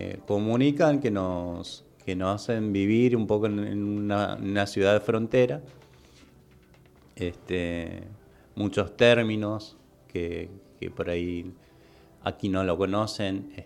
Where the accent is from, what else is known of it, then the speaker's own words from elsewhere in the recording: Formosa, Argentina; now in Ezeiza, Argentina; Aquí visitando las instalaciones de Tecnópolis. Soy originario de Formosa. Estoy arribando a esta ciudad hace 2 años y medio. Trabajando aquí en el aeropuerto de Ezeiza.